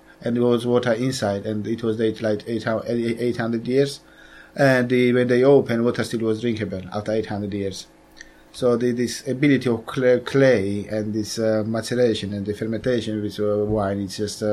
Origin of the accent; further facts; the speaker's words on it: Georgia; Yeah, originally I'm from Georgia, yeah.